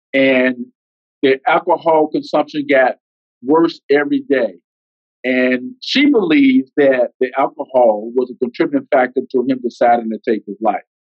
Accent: East St. Louis, Illinois, United States; I grew up in East St. Louis, Illinois.

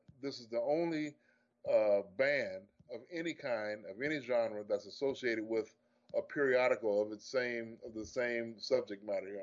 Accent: Chicago, Illinois, United States; born there; also born or lived in Virginia; Actually, I was born in Chicago.

